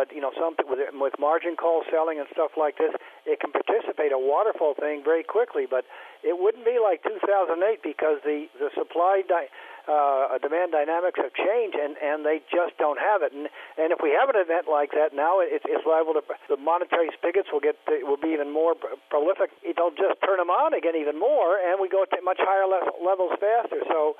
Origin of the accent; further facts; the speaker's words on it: Dallas, Texas, United States; You know, they're from Dallas. I'm from Dallas.